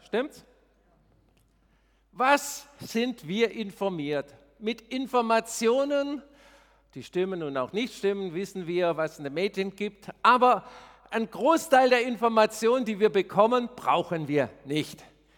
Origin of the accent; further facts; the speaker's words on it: Germany; Das sind wir Deutsche auch gut. Wir müssen alles erklären, alles erklären.